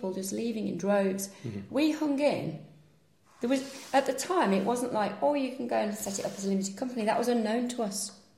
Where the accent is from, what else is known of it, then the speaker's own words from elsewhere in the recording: East Midlands, United Kingdom; And we know people with holiday lets because we're from the Peak District.